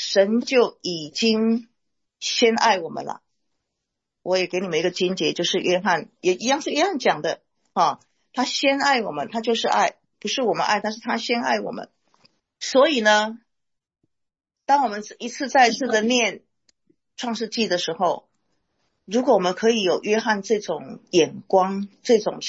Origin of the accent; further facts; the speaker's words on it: China; 特别是我们从中国来的弟兄姐妹的话